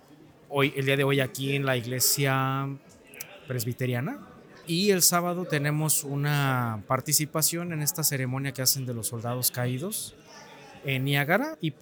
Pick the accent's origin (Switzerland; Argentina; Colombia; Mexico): Mexico; now in Canada; venir a recordar primero a nuestros paisanos que aquí estamos, que México no los olvida